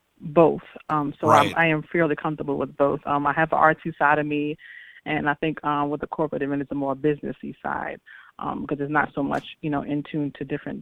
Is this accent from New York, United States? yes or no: yes; New York, United States; I am from New York. I graduated from New York Institute of Design in 2005